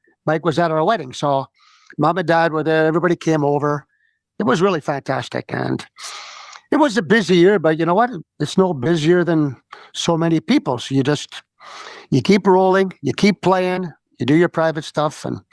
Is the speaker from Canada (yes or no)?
yes; Canada; Like, we're Canadian guys. We drink beer.